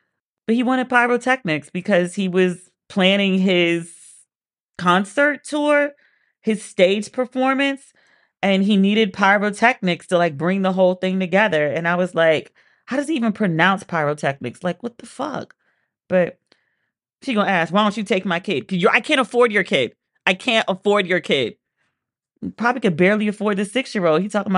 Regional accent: Washington, District of Columbia, United States; He asked me where I was from. I said, I'm from Washington, D.C.

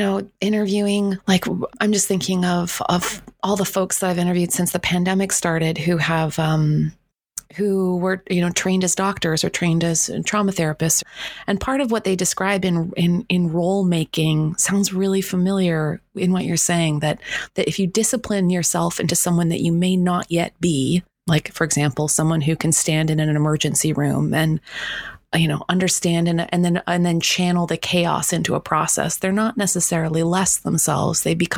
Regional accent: Canada; I'm a little Canadian. I am very Canadian.

